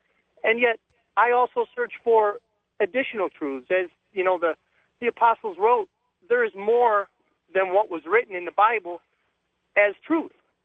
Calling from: McAllen, Texas, United States; I'm calling from McAllen, Texas.

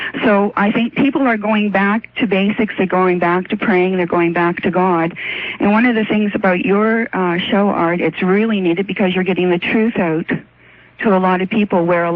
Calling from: Toronto, Ontario, Canada; I'm calling from Toronto.

